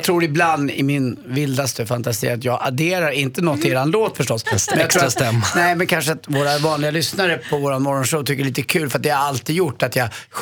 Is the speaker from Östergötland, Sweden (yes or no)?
no; Stockholm, Stockholm County, Sweden; Glöm inte att jag är från Östermalm.